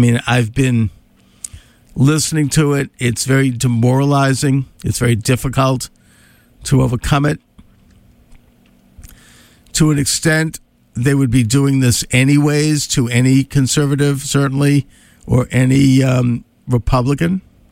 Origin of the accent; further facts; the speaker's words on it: United States; Now, as a conservative and as an American citizen, and as a rational person